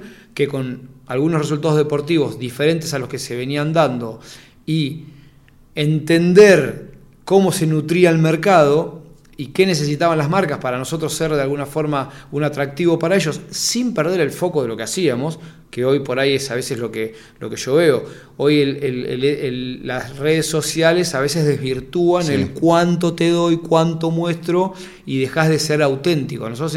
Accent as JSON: {"language": "Spanish", "region": "Buenos Aires", "country": "Argentina", "tie": "born or raised there", "also_born_or_lived": "Mar del Plata", "said": "Y yo llegué a Buenos Aires, porque en ese momento vivía en Buenos Aires, nací en Mar del Plata, mis papás se separan, me voy a vivir a Buenos Aires."}